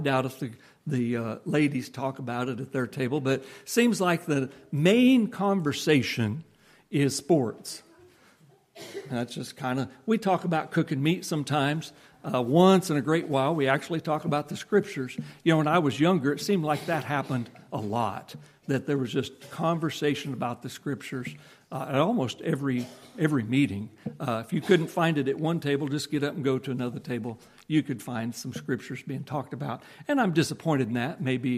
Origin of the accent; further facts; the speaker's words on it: Nebraska, United States; Now, growing up in Nebraska, where, as I've said before, I don't know what it is now, but back then, cows outnumbered people 8 to 1.